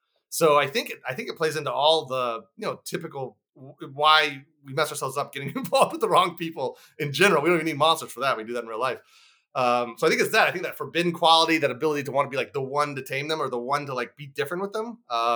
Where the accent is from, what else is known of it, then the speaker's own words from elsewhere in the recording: Maryland, United States; So I grew up in Southern Maryland, St. Mary's County.